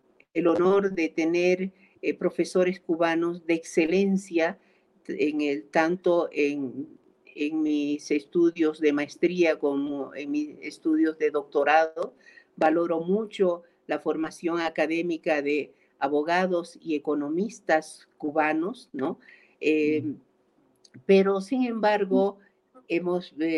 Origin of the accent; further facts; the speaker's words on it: Bolivia; como boliviana, debo rechazar esto, porque primero está mi país